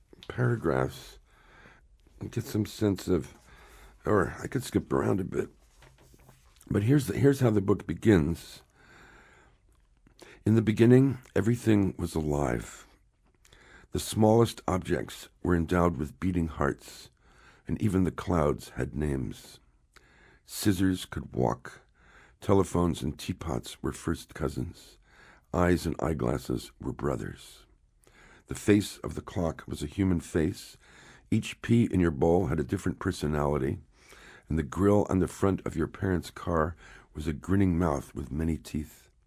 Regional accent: Newark, New Jersey, United States; You know, I'm from Newark, New Jersey

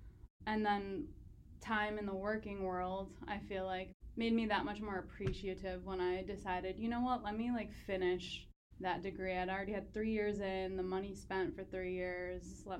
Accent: Minnesota, United States; I'm from Minnesota, so I went straight from my high school in Minnesota to Canada, and because I wanted to like escape my small town or whatever.

